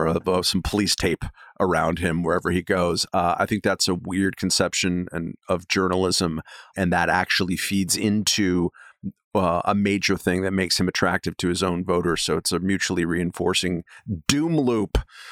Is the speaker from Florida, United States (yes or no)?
no; Long Beach, California, United States; It reminds me that my, one of my friends growing up in Long Beach, his mom was Japanese.